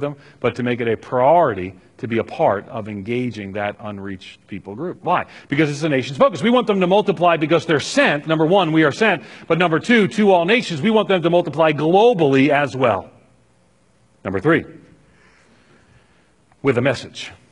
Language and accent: English; New York, United States; I grew up on Long Island in an Irish Catholic home, which meant the Catholic Church was the church we didn't go to on Sundays.